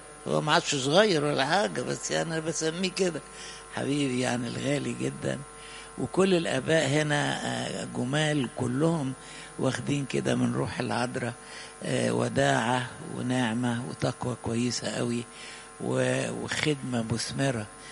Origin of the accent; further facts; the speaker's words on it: Asyut, Asyut Governorate, Egypt; لأن أنا من أسيوط